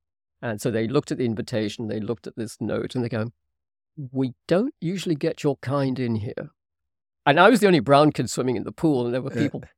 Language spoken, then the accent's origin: English; Hong Kong; Even though growing up in Hong Kong, I was always a minority.